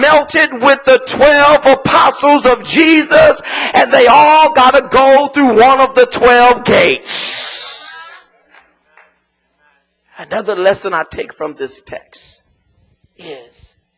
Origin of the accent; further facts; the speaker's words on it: Los Angeles, California, United States; I'm from South Central, maybe I'll go through the South Central gate.